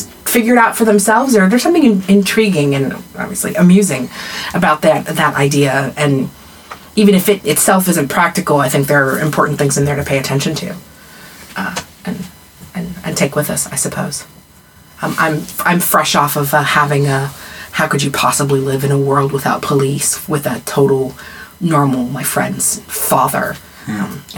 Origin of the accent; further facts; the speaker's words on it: Midwest, United States; even though you and I come from the Midwest